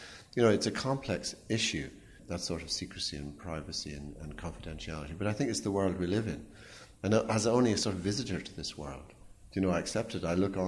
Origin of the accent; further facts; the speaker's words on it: Ireland; speaking as an Irishman